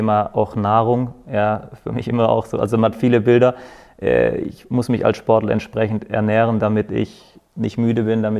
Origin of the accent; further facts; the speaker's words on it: Baden-Württemberg, Germany; als Schwabe